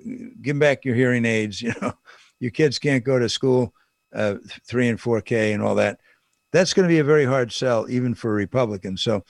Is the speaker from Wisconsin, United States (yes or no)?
yes; Wisconsin, United States; You may think I'm just one guy and I'm from Wisconsin